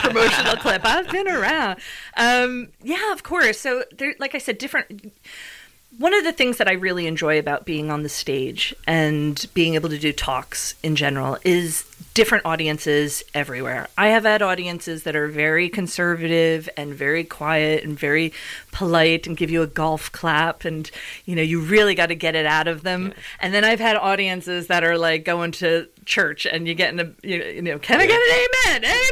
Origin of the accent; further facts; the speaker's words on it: New York, United States; now in United Kingdom; So I'm originally from New York, and the way you would do that in New York is very different from the way you would do that in Britain.